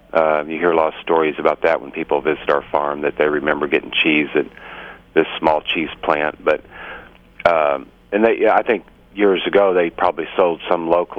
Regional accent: Indianapolis, Indiana, United States; I grew up in Indianapolis in the suburbs, and when I was in high school, my dad decided that he wanted to take our family to a farm.

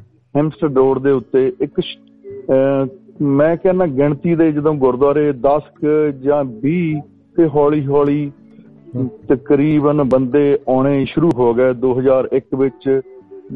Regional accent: Pal Kadim, Punjab, India; ਮੈਂ ਪੰਜਾਬ ਦੇ ਫਲੌਰ ਦੇ ਲਾਗੇ ਇੱਕ ਪਿੰਡ ਹੈ ਪਾਲ ਕਦੀਮ, ਓਦਾਂ ਬਹਿ ਬੜੀਆਂ ਬਾਲਾਂ ਵੀ ਕਹਿ ਦਿੰਦੇ ਨੇ, ਉੱਥੇ ਦਾ ਮੈਂ ਜੰਮ ਪਾਲਿਆ ਤੇ ਮੈਂ ਇੱਕ ਗਰੀਬ ਪਰਿਵਾਰ ਵਿੱਚ ਪੈਦਾ ਹੋਇਆ ਸੀ ਤੇ ਖੇਤੀ ਵਿੱਚ ਵੀ ਹੱਥ ਵਡਾਉਂਦਾ ਸੀ।

